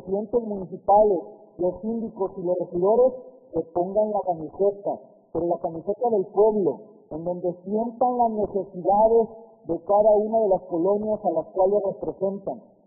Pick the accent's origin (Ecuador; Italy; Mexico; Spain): Mexico; Bahía de Banderas, Nayarit; Y así están en la mayoría de los pueblos de donde yo vengo, que es Bahía de Banderas.